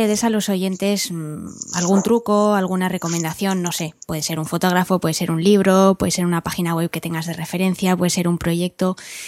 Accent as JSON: {"language": "Spanish", "town": "Madrid", "region": "Community of Madrid", "country": "Spain", "said": "Si tengo que ir a Madrid, que no me cuesta mucho trabajo porque es mi tierra, iré a verla"}